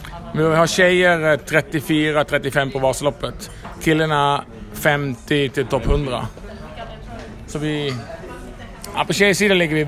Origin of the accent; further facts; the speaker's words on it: Netherlands; Swedish is a second language; now in Sweden; Jag är från Holland, bott i Sverige i 20 år.